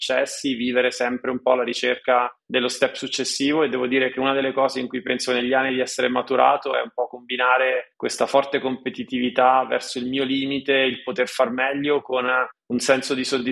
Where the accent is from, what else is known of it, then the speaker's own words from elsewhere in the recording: central Italy, Italy; il mondo in cui sono cresciuto io, se vuoi, come raccontavo prima, da una parte è stato un mondo, insomma, centro Italia, devo dire abbastanza un contesto intorno in cui si stava bene, abbastanza benestante, rassicurante.